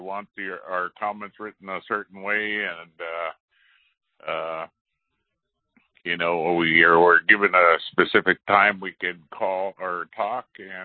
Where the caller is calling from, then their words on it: Alaska, United States; I'm calling in from Southeast Alaska.